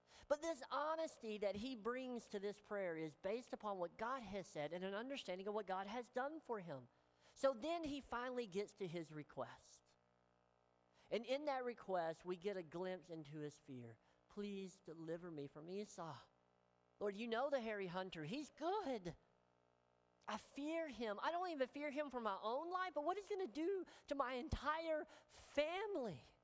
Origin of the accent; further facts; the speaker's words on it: the South, United States; Hebrew oftentimes has sayings that mean stuff, which I really appreciate because I grew up in the South. We have these sayings that mean stuff.